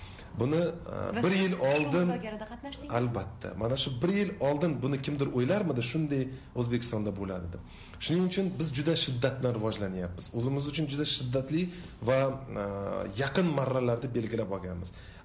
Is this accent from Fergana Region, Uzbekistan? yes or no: yes; Fergana, Fergana Region, Uzbekistan